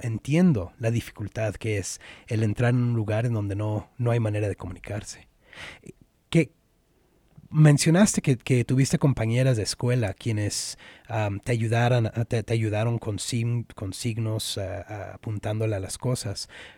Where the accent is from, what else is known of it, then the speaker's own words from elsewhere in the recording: Mexico; also born or lived in United States; yo nací aquí en Estados Unidos, pero fui a México cuando tenías más o menos 6 años.